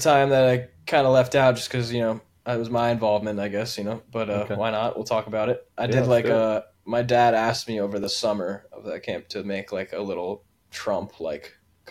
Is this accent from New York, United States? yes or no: yes; Long Island, New York, United States; And growing up in the Long Island and on the East Coast, that's pretty much most of that area is that.